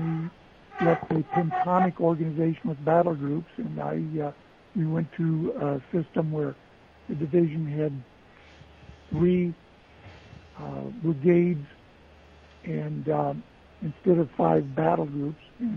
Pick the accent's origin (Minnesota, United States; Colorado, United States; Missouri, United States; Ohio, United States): Colorado, United States; I returned to Colorado, which is my home state.